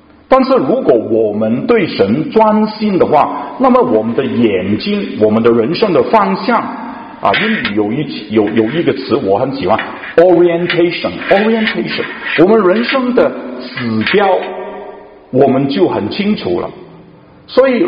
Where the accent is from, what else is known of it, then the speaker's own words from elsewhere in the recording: Guangdong, China; 我是广东人，我不知道大家懂不懂广东话，听过。